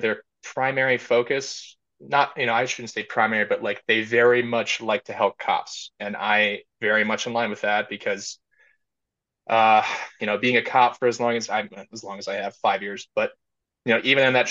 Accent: Shelby Township, Michigan, United States; now in Ohio, United States; I am actually from Michigan. I still have my 586 area code and everything.

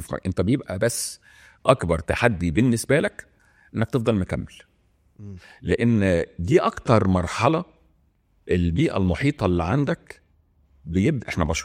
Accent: Mansoura, Dakahlia, Egypt; now in Cairo, Egypt; هو ممكن يكون ان انا نقلت من المنصوره رحت القاهره، ده غير تقليدي بالنسبه لاهل المنصوره

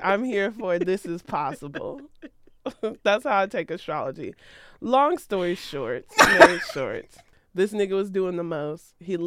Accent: Ohio, United States; Y'all know I'm from Ohio. I rep Ohio. That's where my niecey poo still is.

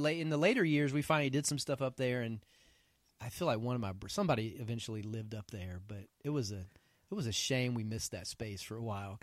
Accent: Donelson, Tennessee, United States; most people know us and know we grew up in Donelson. I'm more Donelson Hermitage

